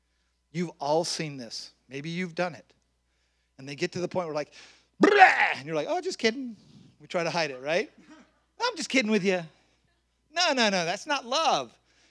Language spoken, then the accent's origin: English; the South, United States; I will tell you that I come from the South.